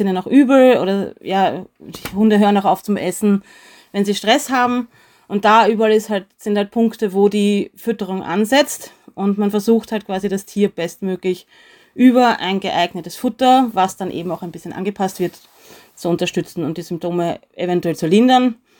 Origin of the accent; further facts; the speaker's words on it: Austria; Man hört, ich komme aus Österreich, ich wohne in Wien